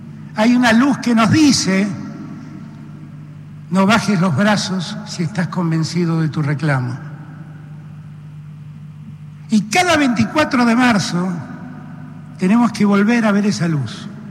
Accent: Argentina

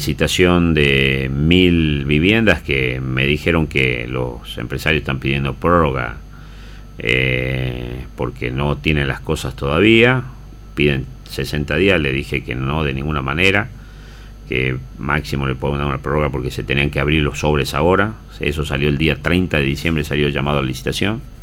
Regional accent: Aguilares, Tucumán, Argentina; yo amo mi tierra, soy un tucumano, soy un hombre de Aguilares, he nacido en un pueblo del interior.

